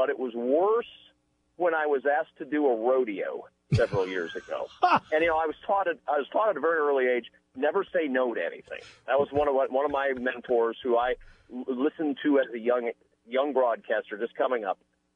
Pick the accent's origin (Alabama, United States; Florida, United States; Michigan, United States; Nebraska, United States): Nebraska, United States; born or raised there